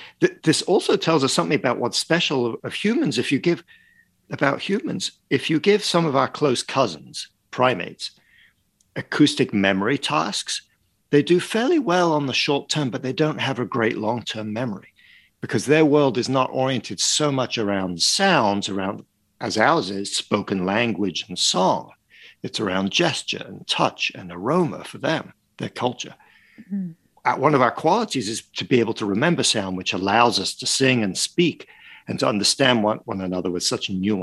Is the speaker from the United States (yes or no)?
no; Paris, Île-de-France, France; I grew up in Paris and in France.